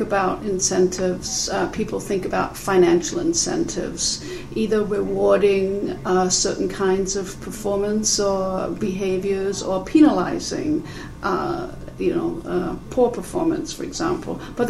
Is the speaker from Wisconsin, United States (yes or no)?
yes; Wisconsin, United States; Sure, there's one quite interesting example from my home state of Wisconsin